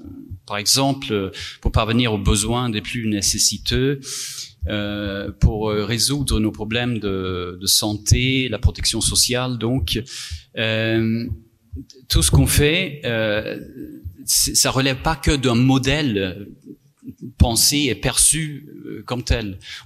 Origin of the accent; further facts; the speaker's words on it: Sweden; French is a second language; Moi-même, avec mon accent bizarre, avec mon nom bizarre, je vous dis que je viens d'un pays qui a un modèle. Je suis suédois